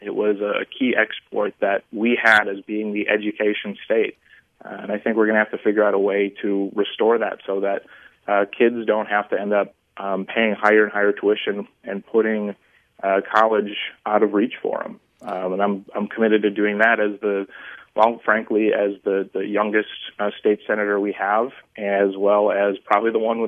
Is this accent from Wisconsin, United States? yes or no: yes; Wisconsin, United States; We focus on Wisconsin because we're from Wisconsin, but the problem doesn't start within our borders.